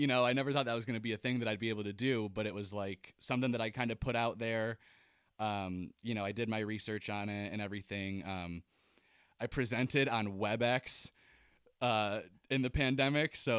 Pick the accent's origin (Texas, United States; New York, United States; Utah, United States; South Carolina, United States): New York, United States; So I grew up in Western New York to start off, super rural, like super small area